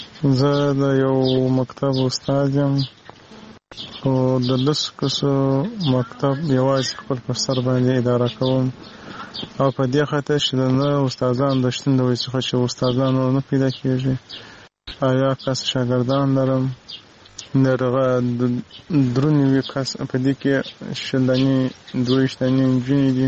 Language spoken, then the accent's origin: Pashto; Marjah, Helmand, Afghanistan; now in Pakistan; زه د هلمند ولایت مرجع مینه اړیکه نیولې ده در سره.